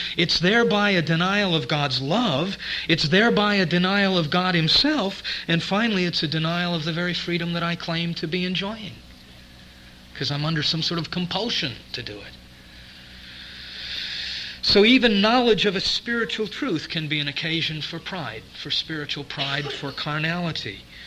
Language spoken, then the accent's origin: English; Connecticut, United States; also born or lived in Chicago; I remember when I was a little boy and I moved from Chicago back to Connecticut, and we changed, you know, one church situation that I'd grown up in and went into another in our new hometown.